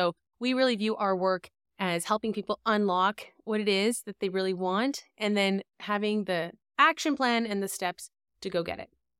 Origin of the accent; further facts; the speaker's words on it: Canada; moved away as an adult; now in Netherlands; I am coming from the Netherlands, although I am Canadian. We are expats who moved over to Europe